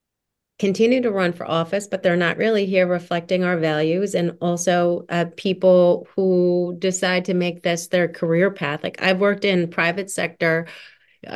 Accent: Summit Hill, Pennsylvania, United States; And I grew up in Summit Hill, which is a small little Carbon County coal town. And that's, like, where my Irish side comes from.

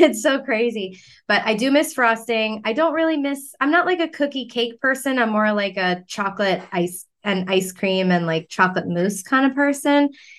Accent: Long Island, New York, United States; also born or lived in Florida; I spent my whole life growing up on Long Island, was at the beach and in Florida at the beach.

